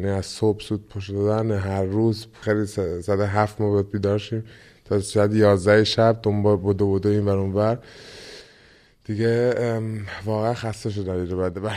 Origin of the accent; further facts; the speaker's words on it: Iran; علتش این بود که من خب ایرانی هستم، دوست دارم برای فامیلم که تو ایران هستش